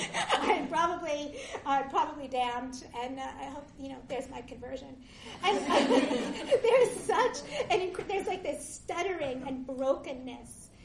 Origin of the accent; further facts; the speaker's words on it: England, United Kingdom; I grew up on the British 19th century. And I grew up in England